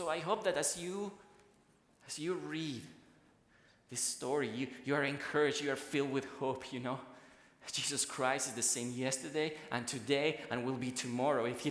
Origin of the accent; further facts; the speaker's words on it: Bolivia; I was visiting my home country, Bolivia